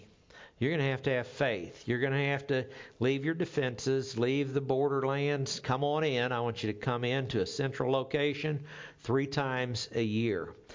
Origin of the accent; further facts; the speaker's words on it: Oklahoma, United States; accent: Okie; I have trouble in my Okie accent saying booths